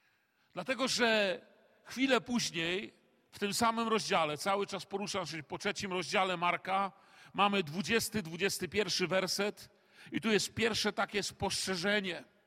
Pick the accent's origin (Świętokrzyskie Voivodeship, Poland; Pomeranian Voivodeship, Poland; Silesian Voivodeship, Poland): Silesian Voivodeship, Poland; przynajmniej tam u nas na Śląsku Cieszyńskim, że chłopie, no normalnie pojeść nawet nie idzie